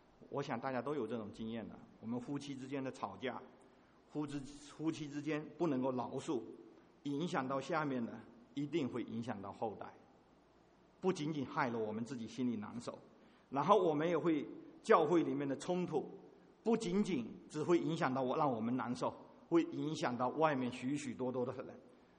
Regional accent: China; 今天连中国的农村都非常的忙碌。我小的时候在农村那里哈

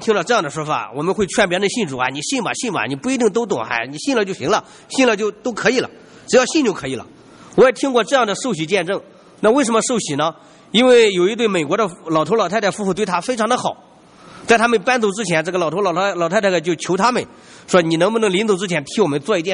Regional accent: China; 我们中国人说他晚年的时候晚节不保

